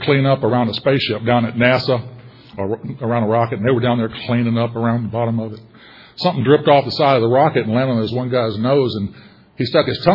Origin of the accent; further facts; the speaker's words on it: Evansville, Indiana, United States; born there; I was born in Evansville, Indiana, to a middle-class family, wonderful, beautiful middle-class family.